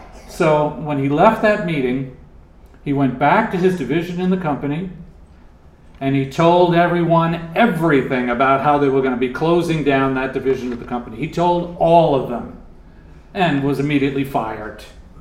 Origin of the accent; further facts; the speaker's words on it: New York, United States; Now, I'm from Long Island. I'm from a large family of 10 children.